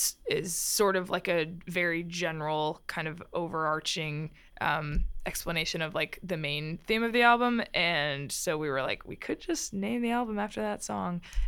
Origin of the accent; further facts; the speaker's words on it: Tampa, Florida, United States; now in Miami, United States; Andy was born and raised in Miami, which is now where I live, but I was born and raised in Tampa.